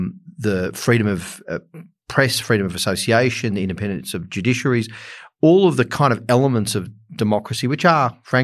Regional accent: Australia; as much as our diversity and the other aspects of who we are as Australian.

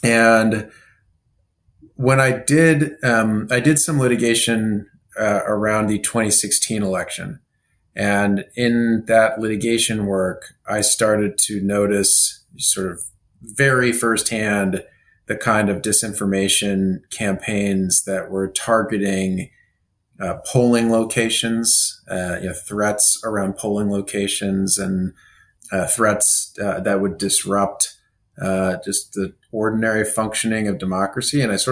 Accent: Kansas, United States; now in Washington, United States; I'm from Kansas. That moved to DC to work in politics.

